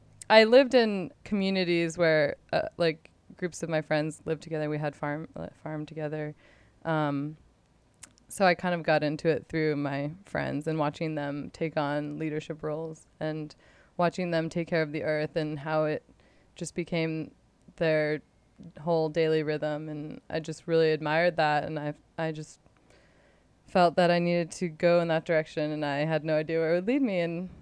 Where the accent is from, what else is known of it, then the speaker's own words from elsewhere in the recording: New Hampshire, United States; now in Columbia County, United States; Well, this guy, I'm from New Hampshire.